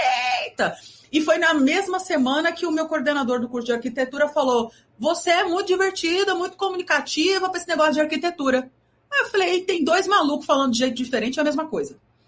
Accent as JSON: {"language": "Portuguese", "region": "São Paulo", "country": "Brazil", "tie": "born there", "said": "Eu sou Sotero Paulistoca. Eu nasci em São Paulo, sou filha de baianos e sou apaixonada pelo Rio de Janeiro. Então, tem Bahia, tem São Paulo, tem Rio de Janeiro na minha mistura."}